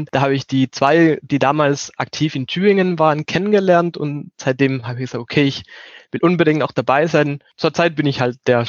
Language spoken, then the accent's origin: German; Guayaquil, Guayas, Ecuador; moved away as an adult; now in Germany; Ich bin 24 Jahre alt und bin fast am Ende meines Masters in Bioinformatik. Ich komme ursprünglich aus Ecuador, aus Guayaquil. Und ich bin vor 6 Jahren dann nach Deutschland umgezogen